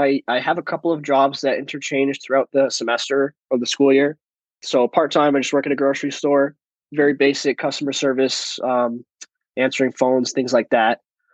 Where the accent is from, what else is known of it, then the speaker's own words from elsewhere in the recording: New Hampshire, United States; But I'm from Southern New Hampshire, so I get to be in a pretty good position to access Connecticut, Massachusetts, Vermont, Maine, Rhode Island.